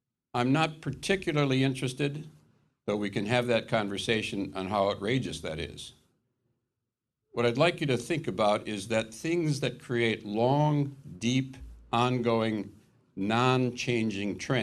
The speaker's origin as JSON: {"language": "English", "region": "Wisconsin", "country": "United States", "said": "I come out of American liberalism. I'm a Wisconsin progressive. I'm from Wisconsin."}